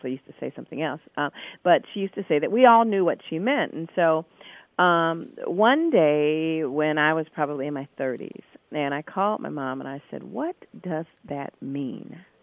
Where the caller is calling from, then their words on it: Springfield, Illinois, United States; I'm calling from Springfield, Illinois.